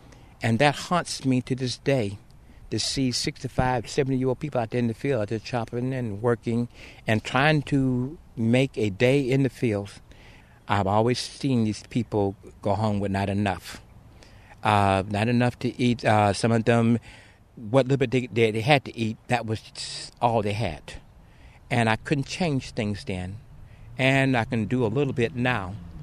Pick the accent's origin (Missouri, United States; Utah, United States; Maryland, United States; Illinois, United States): Missouri, United States; New Madrid; I am really from the Missouri Boot Heel, which is the southern part of the state. I was born outside of New Madrid, and it was so little sharecropper shack, I guess you would say.